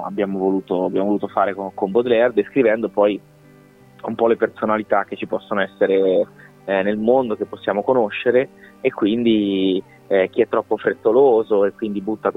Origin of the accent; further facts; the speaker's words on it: Ancona, Marche, Italy; quindi noi siamo tutti di Ancona